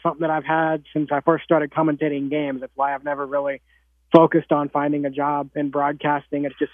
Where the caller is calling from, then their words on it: Claremont, Illinois, United States; Claremont, Illinois. It's about 30 minutes from Vincennes, Indiana, and about 4 hours from Chicago.